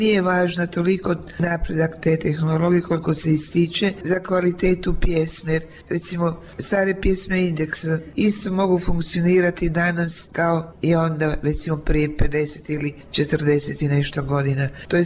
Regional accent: Split, Split-Dalmatia County, Croatia; nima Splita do Splita, ovo je moj zavičaj.

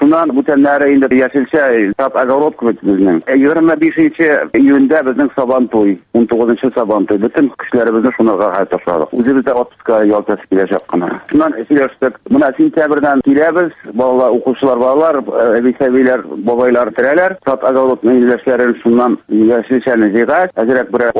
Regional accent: Kymyskaly, Bashkortostan, Russia; born there; Мин Башкортстан Республикасының Сәлетамак районынан, Кымыскалы авылыннан туган.

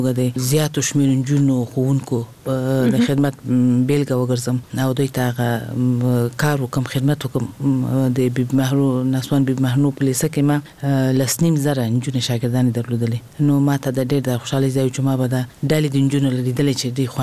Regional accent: Kabul, Afghanistan; طبعا زه په خپل هیواد کې لوی شوی ما ابتدایي ښوونځی ما د کابل په ښار کې

